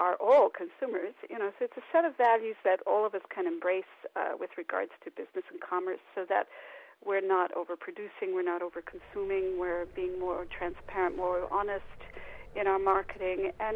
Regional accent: Brooklyn, New York, United States; born there; moved away; I never said the words Tweedy Tweed Street, because I was born in Brooklyn, but I haven't lived there in 40 years.

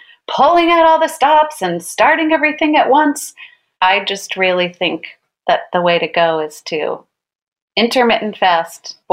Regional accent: New York, United States; And as a New Yorker, I walk a lot of miles and walking everywhere.

